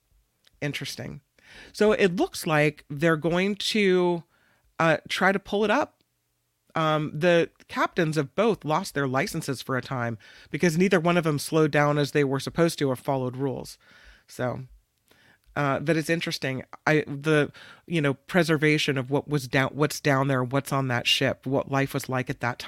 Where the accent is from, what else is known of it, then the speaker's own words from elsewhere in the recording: Petaluma, California, United States; And so I grew up here in Petaluma where I live now, but I went to high school in the Santa Cruz area.